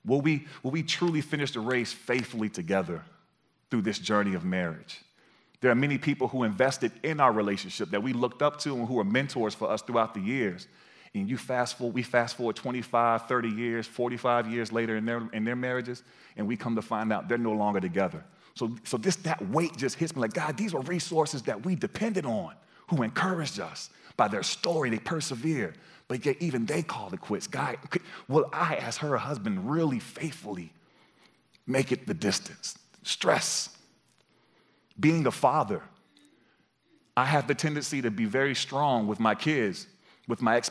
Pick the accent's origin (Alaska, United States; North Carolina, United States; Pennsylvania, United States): North Carolina, United States; That, since I was from North Carolina, that was a big one for a lot of the people.